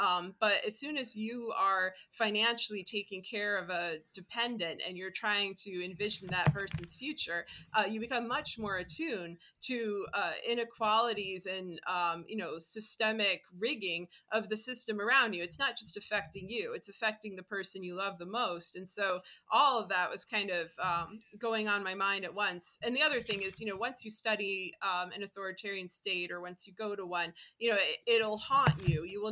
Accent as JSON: {"language": "English", "country": "United States", "tie": "born or raised there", "said": "I was always aware, of course, you know, you can't not be, growing up in America, that our laws were not always practiced on paper."}